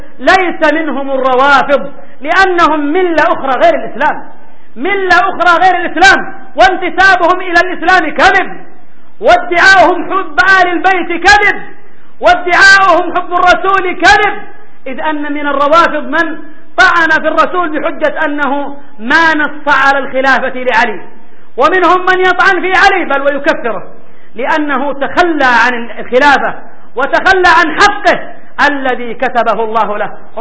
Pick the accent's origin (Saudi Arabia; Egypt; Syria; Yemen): Yemen; اللهم طهر بلادنا اليمن الميمون